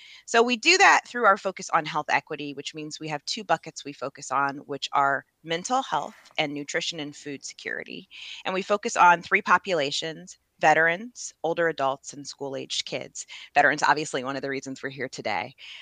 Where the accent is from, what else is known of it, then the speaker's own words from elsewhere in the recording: Indiana, United States; Well, so I was raised in Indiana by a single mom who was a telephone operator back when that was a job that people had with the switchboard.